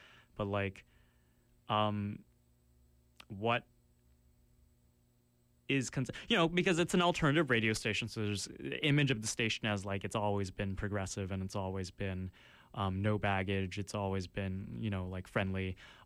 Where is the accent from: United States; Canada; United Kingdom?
Canada; Richmond, British Columbia; in Richmond, I grew up in Richmond, there's such a, like, racist culture there